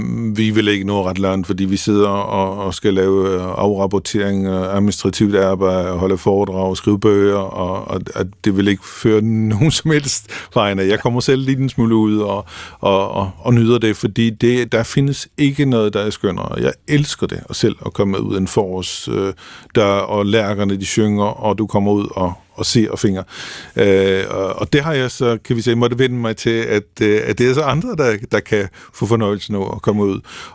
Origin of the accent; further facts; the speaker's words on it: Capital Region, Denmark; accent: Bornholmish; at vi kan snakke bornholmsk, fordi det er jo, jeg er jo bornholmer